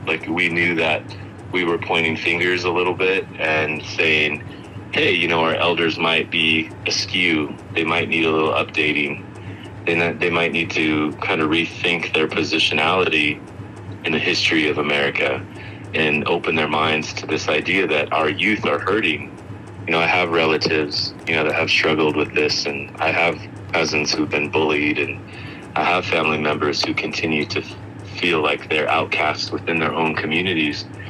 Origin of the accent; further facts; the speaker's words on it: Washington, United States; I'm from the Colville Indian Reservation in Washington State, where I grew up.